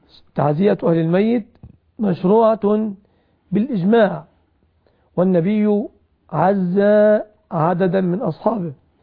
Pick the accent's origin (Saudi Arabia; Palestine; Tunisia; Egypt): Egypt; في بلادنا مصر